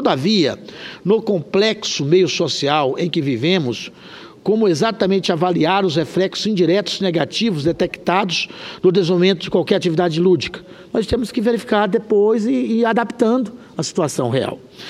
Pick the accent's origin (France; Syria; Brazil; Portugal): Brazil; Corumbá de Goiás, Goiás; Corumbá, que é exatamente o nome da minha cidade natal aqui do estado de Goiás, se chama Corumbá de Goiás